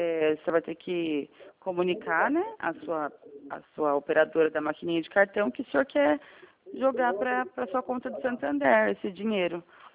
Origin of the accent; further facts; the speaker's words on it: São Roque, São Paulo, Brazil; Eu sou de São Roque, interior de São Paulo.